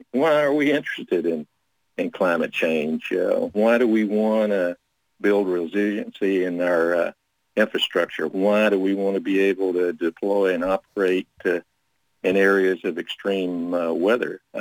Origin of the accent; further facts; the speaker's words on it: Tennessee, United States; I come from Tennessee. I live on a farm. My family's been farmers in America for 300 years.